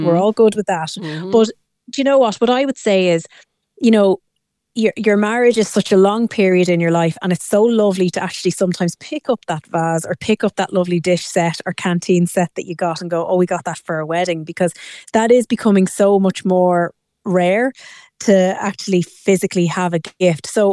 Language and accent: English; Ireland; And I think, to be fair, as Irish, we're always very conscious of, oh, well, you know, the couple, they're paying so much for it.